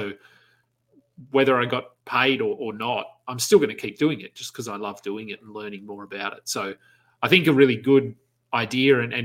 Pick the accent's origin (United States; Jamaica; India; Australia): Australia; I'm asking as an Australian